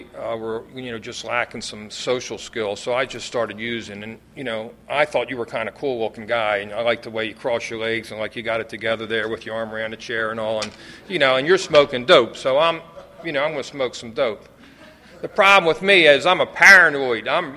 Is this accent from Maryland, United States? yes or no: yes; Baltimore, Maryland, United States; I remember the two guys I was with, I'm from Baltimore.